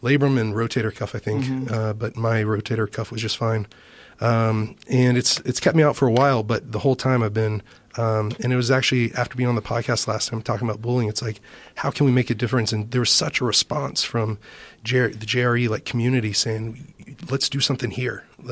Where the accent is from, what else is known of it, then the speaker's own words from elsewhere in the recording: Texas, United States; Texas, I'm proud of Texas. That's my home state.